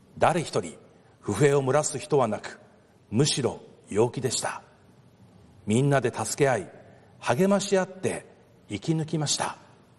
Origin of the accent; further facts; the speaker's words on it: Iwate, Japan; 私のふるさと岩手県気仙地方も甚大な被害を受け